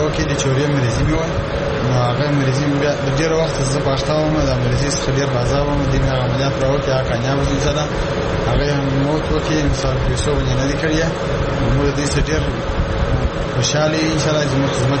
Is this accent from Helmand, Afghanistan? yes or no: yes; Helmand, Afghanistan; د هلمند ولایت راغلی یم،